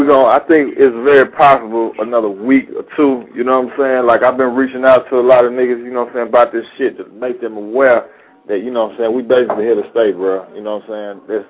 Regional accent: Montgomery, Alabama, United States; Yeah, I'm originally from Montgomery, but you know, I've been here so long, bro.

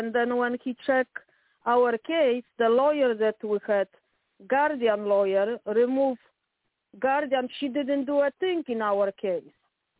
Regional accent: Poland; English is a second language; me and my brother, we paid for my mom we're from Poland, so we want to transfer mom's body to Poland.

